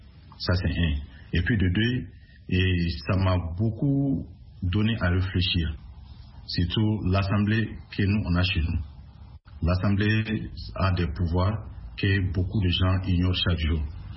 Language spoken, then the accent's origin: French; Mali